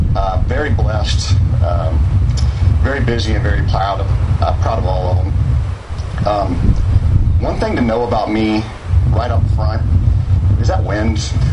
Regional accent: Lubbock, Texas, United States; born there; I was born in Lubbock. My parents were 19 years old when they had me.

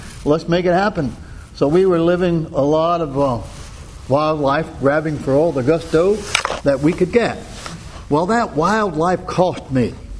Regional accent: Tobaccoville, North Carolina, United States; This wide-eyed little boy, growing up in Tobaccoville, North Carolina, if you've ever seen, you probably know that.

